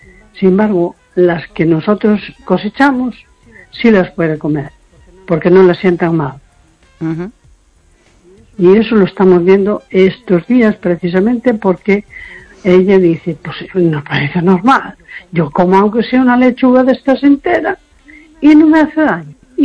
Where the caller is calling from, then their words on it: A Coruña, Galicia, Spain; de Coruña.